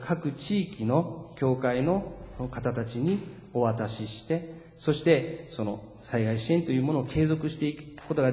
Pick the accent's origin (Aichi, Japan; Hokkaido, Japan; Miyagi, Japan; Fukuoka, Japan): Hokkaido, Japan; 今年は本当に北海道の震災が直近でありますけど、私のふるさとでありますけれども、ありました。